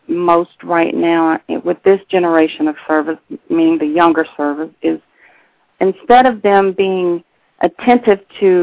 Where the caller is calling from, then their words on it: Lithonia, Georgia, United States; I'm calling from Lithonia, Georgia.